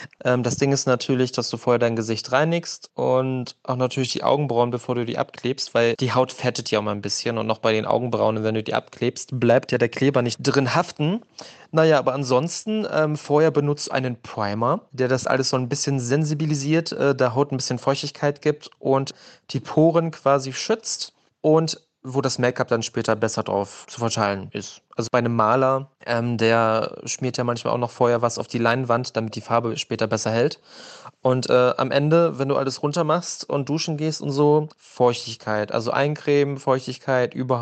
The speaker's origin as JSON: {"language": "German", "country": "Germany", "said": "Aber ich komme aus der DDR, ich muss das nehmen, was ich habe."}